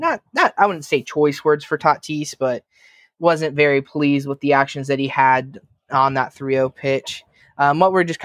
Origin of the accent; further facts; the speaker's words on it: California, United States; I'm obviously from California. I live in San Diego.